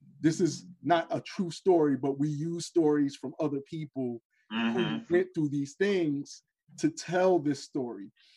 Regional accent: New York, United States; You know, I grew up in New York, and so there were so many things in there that were so real and so so connective to me

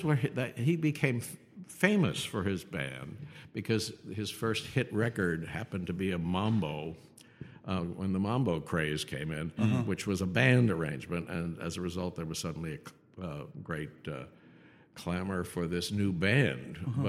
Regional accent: Wisconsin, United States; born there; my mother's family lived in Wisconsin, so that's why I was born in Wisconsin.

